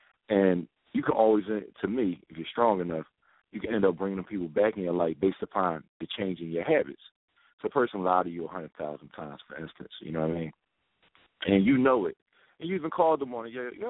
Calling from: Philadelphia, Pennsylvania, United States; I'm calling from South Philly.

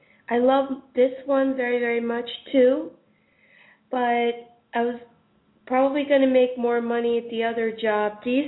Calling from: New York, United States; In New York.

